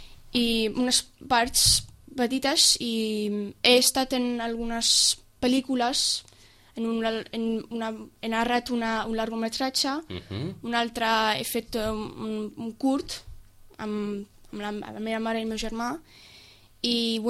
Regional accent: France; born there; first language en; Catalan is a second language; Però jo he nascut a França, llavors no tinc un accent... americà, diem

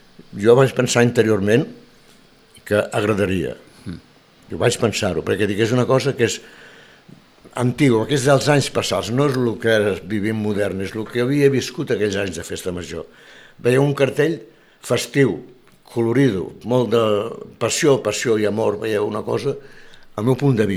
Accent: Barcelona, Catalonia, Spain; now in Sitges, Spain; Som barceloní, però tinc un 80% de la meva vida vivint a Sitges.

